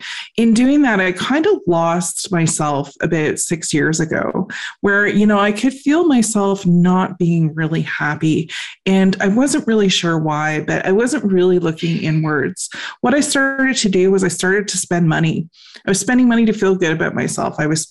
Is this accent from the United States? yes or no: no; Canada; being Canadian, I'm actually not from Quebec. That's where our cottage is. I live in Ontario, so I live in the capital of Canada, which is Ottawa.